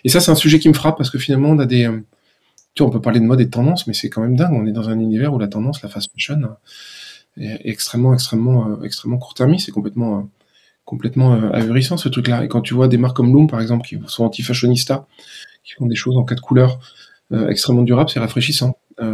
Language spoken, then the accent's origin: French; France; on remet en question notre avenir, en tant que Français